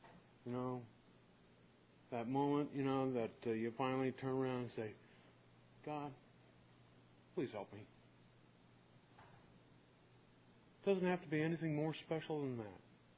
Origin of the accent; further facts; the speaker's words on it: Kerrville, Texas, United States; I'm an alcoholic from Kerrville, Texas.